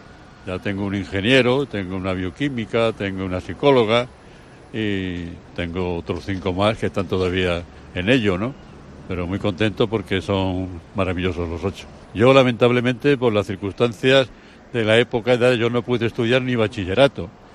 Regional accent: Andalusia, Spain; now in Santander, Spain; Por eso estoy en Santander, porque yo soy andaluz. Yo soy andaluz, vine aquí buscando mejores oportunidades.

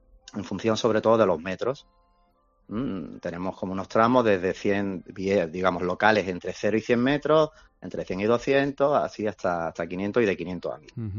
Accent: Málaga, Andalusia, Spain; Que somos aquí de Málaga y no sé si es nuestra carácter, cómo somos

